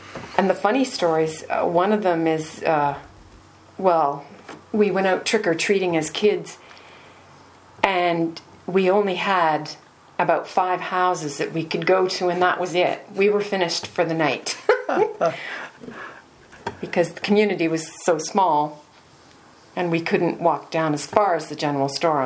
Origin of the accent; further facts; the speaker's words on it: Balinafad, Ontario, Canada; I always think of myself as, this is where I came from. I came from Balnafad.